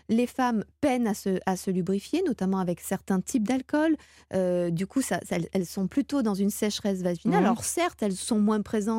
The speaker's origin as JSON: {"language": "French", "country": "France", "said": "Nous sommes français"}